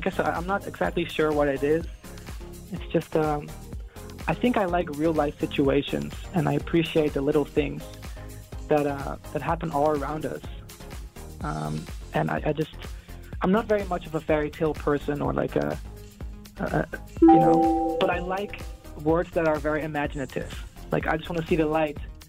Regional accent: Netherlands; I think growing up in Holland, everyone is always very down to earth.

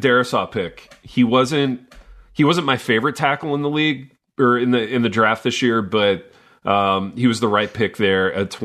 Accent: Indiana, United States; And because I grew up in Indiana, I've still got like 30% of my Colts stock, and I kind of do care about them.

